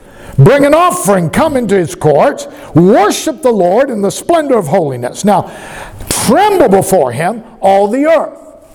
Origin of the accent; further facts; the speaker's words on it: Colombia; I grew up in Colombia